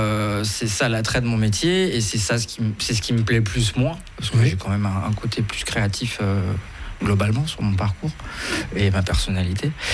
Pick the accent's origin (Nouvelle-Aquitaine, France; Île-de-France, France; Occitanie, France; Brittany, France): Île-de-France, France; Paris; Moi, d'où je viens, je suis parisien.